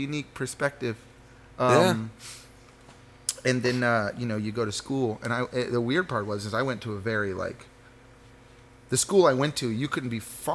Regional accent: Davenport, Florida, United States; Growing up where I grew up in Davenport, we were surrounded by vacation homes. All of our neighbors were there for 10 minutes and then they weren't.

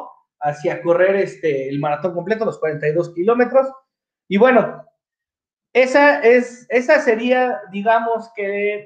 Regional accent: Mexico; como mexicanos hay que sentirnos orgullosos del trabajo que se viene haciendo

